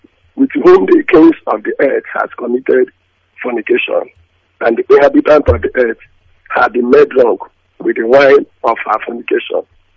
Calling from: Aba, Abia, Nigeria; I'm calling from Aba.

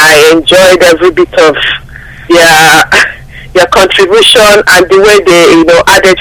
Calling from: London, United Kingdom; I'm calling from London.

